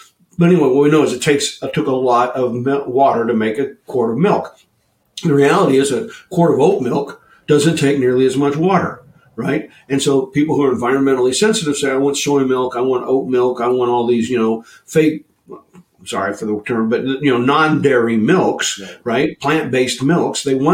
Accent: Oklahoma, United States; I grew up in Oklahoma, went to college in Kansas.

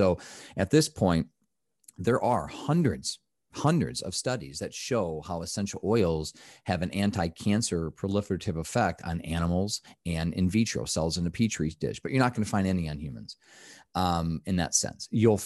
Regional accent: United States; as an American, I'm not proud to say that most studies aren't done here.

